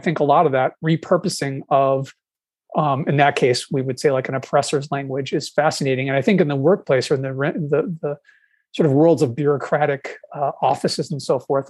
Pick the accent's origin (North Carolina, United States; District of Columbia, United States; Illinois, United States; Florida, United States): Illinois, United States; Chicago; I mean, I'm from Chicago, where our aldermen would sit at the bar all day and hold things, so it's not unheard of.